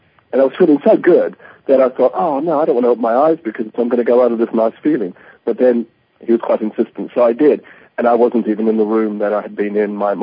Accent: New Zealand; also born or lived in Canada; I was born in Canada, made in New Zealand

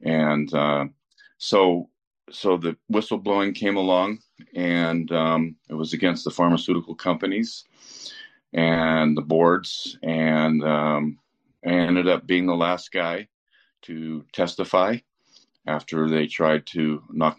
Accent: Sierra Nevada, United States; so I grew up in the Sierras, near Lake Tahoe. And my father had a ski school, first ski school in the Sierras, alpine skiing. And I went to a two-room schoolhouse, and I go out my back door, and I was in the forest.

